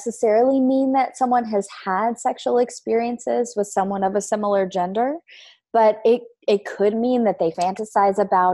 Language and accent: English; Louisiana, United States; also born or lived in Texas; And I grew up in the South, so in Louisiana, Texas area.